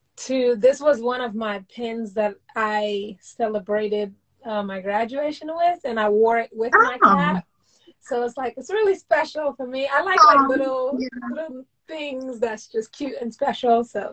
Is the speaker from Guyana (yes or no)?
yes; Georgetown, Demerara-Mahaica, Guyana; I grew up in Georgetown, Guyana